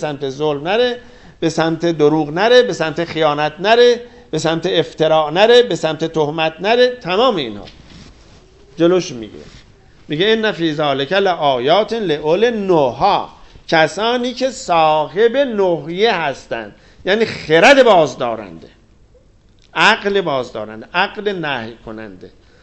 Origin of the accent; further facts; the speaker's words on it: Iran; برای ما که ایرانی هستیم کشور ایران محل سکونت ماست